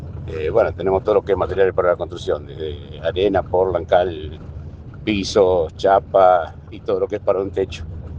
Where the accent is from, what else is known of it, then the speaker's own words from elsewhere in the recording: San Gregorio, Santa Fe, Argentina; Somos de San Gregorio, bien al sur de Santa Fe.